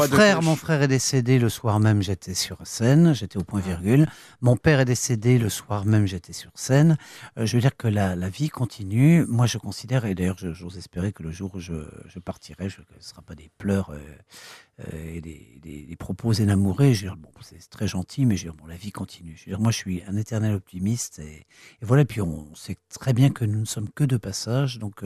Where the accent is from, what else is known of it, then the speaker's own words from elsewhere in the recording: Paris, Île-de-France, France; Pourtant, je n'ai rien de tunisien. Je suis breton. Et j'aime Paris infiniment parce que j'y suis né et puis que j'ai fait toute ma carrière et ma vie ici.